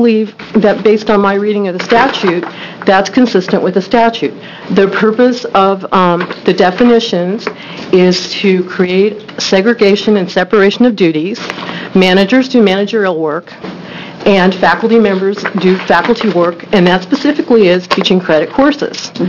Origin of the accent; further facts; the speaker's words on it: Portland, Oregon, United States; I'm from Portland, Oregon, and I'm appearing today as a private citizen